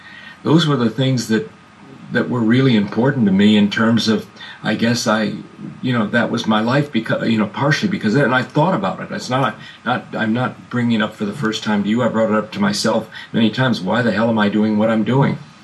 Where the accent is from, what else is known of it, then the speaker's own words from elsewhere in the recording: York, Pennsylvania, United States; So they had some friends that lived in York, and so I grew up in York, Pennsylvania. And it was a wonderful town.